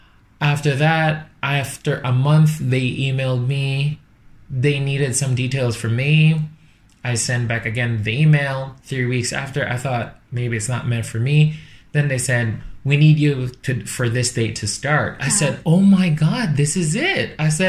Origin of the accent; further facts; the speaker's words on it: Philippines; English is a second language; moved away as an adult; As a Filipino, or let's tag ourselves as overseas Filipino workers.